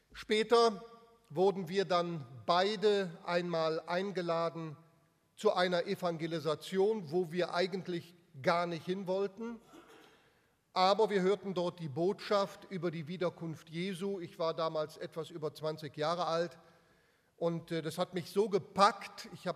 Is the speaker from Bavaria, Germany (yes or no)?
no; Cologne, North Rhine-Westphalia, Germany; Ich komme ursprünglich aus dem Kölner Raum.